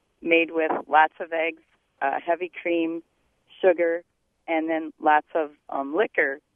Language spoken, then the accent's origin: English; Cambria, Wisconsin, United States; now in Portage, United States; Hi, I'm in Portage, but I'm from Cambria